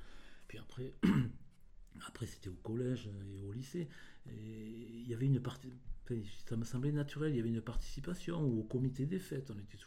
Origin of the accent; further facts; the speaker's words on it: Valleraugue, Occitanie, France; Donc je suis né à Valérenque, j'ai parcouru, adolescent, toutes les garrigues, découvert avec les copains